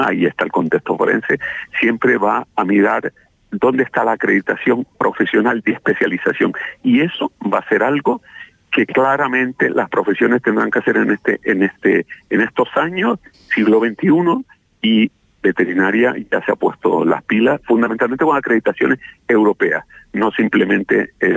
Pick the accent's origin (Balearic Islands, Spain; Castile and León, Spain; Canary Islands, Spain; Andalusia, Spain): Canary Islands, Spain; yo soy majorero además.